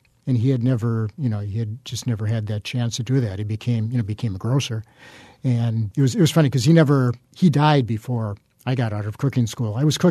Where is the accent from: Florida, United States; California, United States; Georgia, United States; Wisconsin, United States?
Wisconsin, United States; Milwaukee; everything that I've done over my life has been done here.